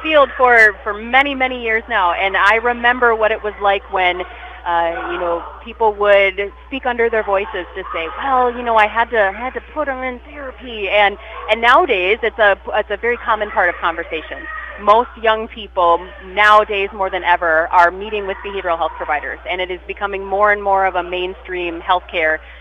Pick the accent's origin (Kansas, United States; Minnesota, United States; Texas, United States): Minnesota, United States; So I have been born and raised in West Central Minnesota and settled in this area here.